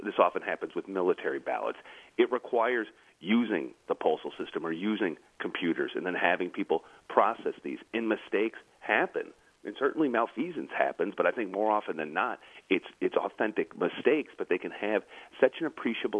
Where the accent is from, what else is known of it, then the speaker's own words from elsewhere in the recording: Wisconsin, United States; a lot of people in Wisconsin, my home state of Wisconsin.